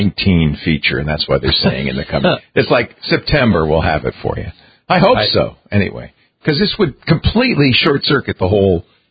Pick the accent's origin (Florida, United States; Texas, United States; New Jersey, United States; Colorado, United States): Texas, United States; Lubbock; North Korea? I'm from Lubbock.